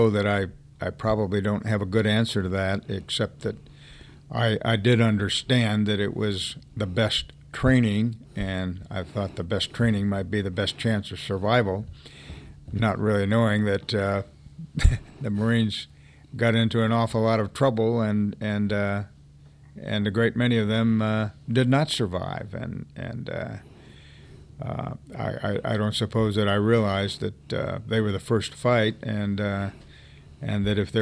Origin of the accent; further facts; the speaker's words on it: Rutland, Vermont, United States; also born or lived in Bellows Falls / Fair Haven; Yeah, I grew up in Vermont and was born in Bellows Falls, and my family later moved to Rutland and Fairhaven, Vermont, which is in the west central part of the state.